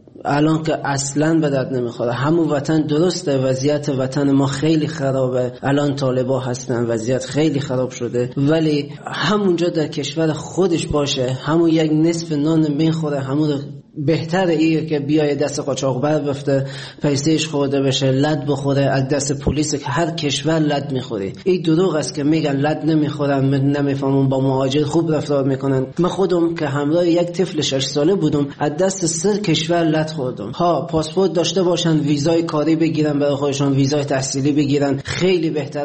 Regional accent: Afghanistan; moved away; حدود 3.5-4 سال میشه از افغانستان اومدم بیرون.

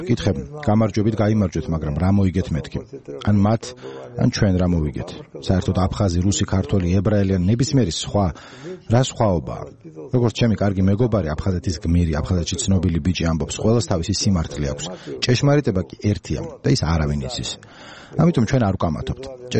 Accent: Sukhumi, Abkhazia, Georgia; also born or lived in Gulripshi; ძირძველი სოხუმელი ვარ. სოხუმში დავიბადე. გულრიფში უცხოვრობდი. გულრიფში შოთა რუსთაველის სახელობის სკოლა დაამთავრე.

